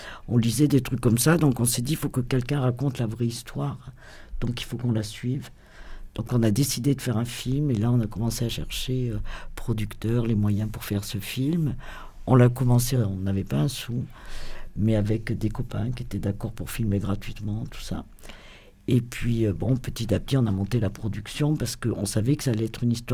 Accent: France; Parce qu'il y a beaucoup de villages abandonnés en Italie, comme chez nous en France d'ailleurs.

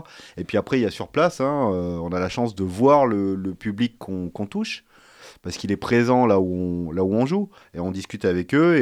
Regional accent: Grenoble, Auvergne-Rhône-Alpes, France; On est grenoblois, on a commencé parce que des gens nous ont donné notre chance

